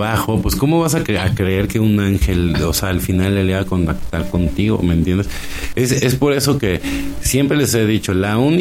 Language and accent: Spanish; Mexico; como México tenemos el potencial de hacerlo si hacemos que el despertar sea de aquí, ¿no? Venga de aquí, del ombligo del mundo